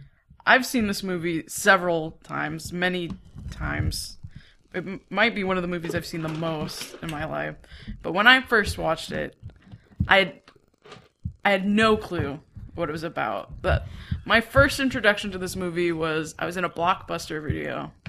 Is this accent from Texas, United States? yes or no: no; Maine, United States; 'cause I'm from Maine, central Maine. Like, there's nothing around.